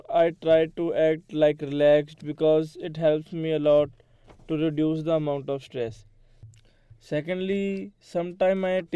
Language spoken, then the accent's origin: English; India; English is a second language; now in Leiden, Netherlands; I am originally from India, but nowadays I am in Netherlands for my higher studies. I study in Webster University Leiden campus.